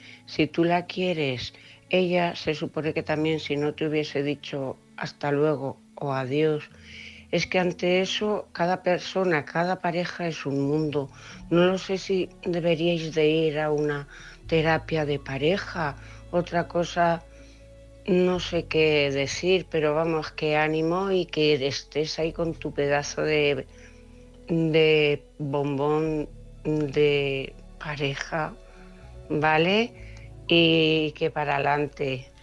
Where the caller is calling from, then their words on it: Cuenca, Castilla-La Mancha, Spain; corresponsal de Cuenca.